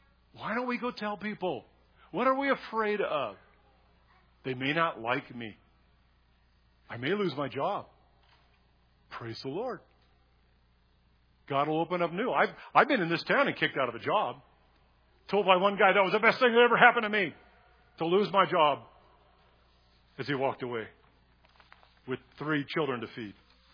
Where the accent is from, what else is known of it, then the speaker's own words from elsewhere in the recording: California, United States; if it was gorgeous weather all the time, like where we grew up in the Bay Area, you could meet all year round.